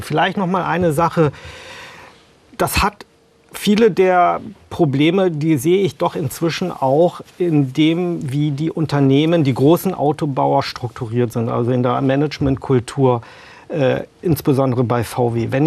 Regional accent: Wolfsburg, Lower Saxony, Germany; Aber jetzt als gebürtiger Wolfsburger, der in diesen Tagen tatsächlich auch ein bisschen um meine eigene Heimatstadt bibbert.

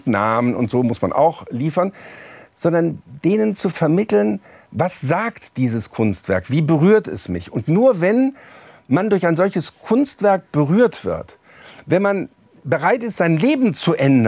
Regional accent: Rhineland, Germany; aber ich als Rheinländer feiere natürlich wahnsinnig gerne

